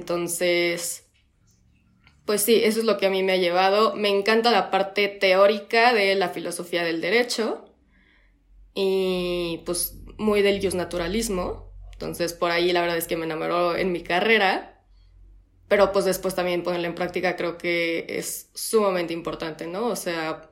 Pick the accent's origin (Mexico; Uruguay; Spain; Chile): Mexico; tengo 23 años, soy mexicana, soy licenciada en Derecho y pues también yo trabajo aquí en México